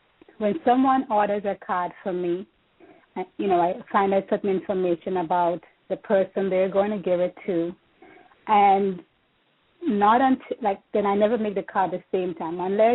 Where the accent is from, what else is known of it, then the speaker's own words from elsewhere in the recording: St. George's, Saint George, Grenada; I grew up in St. George's, Grenada, which is Grenada's Spice Island.